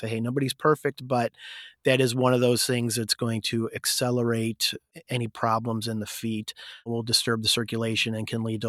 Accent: Glendale Heights, Illinois, United States; So my background, I was born in Illinois. I grew up in the west suburbs, Glendale Heights.

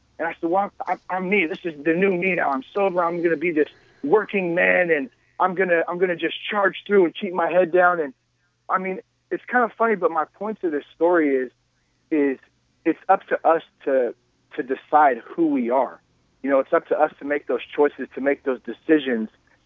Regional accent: California, United States; I'm from Northern California, so I mean I'm mm-hmm. you know I'm California to the fullest, born and raised here.

